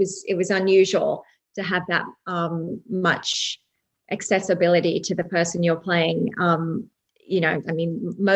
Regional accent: Australia; luckily I'm an Aussie

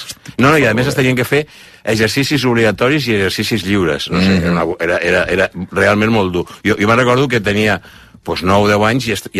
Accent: Barcelona, Catalonia, Spain; els meus pares es van traslladar quan tenia 5 anys jo a Barcelona, mm-hmm. i pràcticament he crescut a Barcelona.

